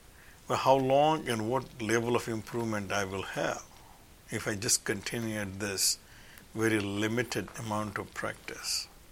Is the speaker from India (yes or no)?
yes; India; born there; I am an Indian origin person. And in other words, I was born in India with Indian parents.